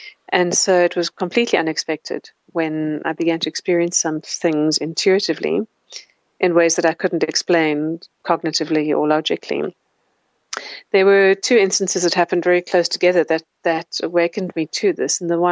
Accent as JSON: {"language": "English", "country": "South Africa", "tie": "born or raised there", "said": "I grew up in South Africa, my home country."}